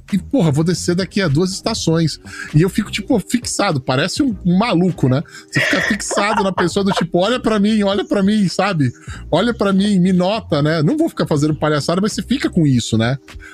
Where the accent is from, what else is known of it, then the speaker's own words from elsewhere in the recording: São Paulo, Brazil; e trabalhava em São Paulo, sou de São Paulo, como office boy e tal, e andava pra cima e pra baixo.